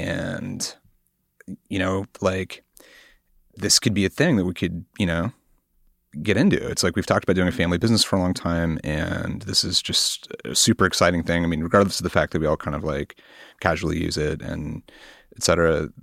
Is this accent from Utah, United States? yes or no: no; Oregon, United States; I grew up in the West Hills and a big part of the West Hills is a giant area called Forest Park, which is actually like one of the largest urban parks in the country.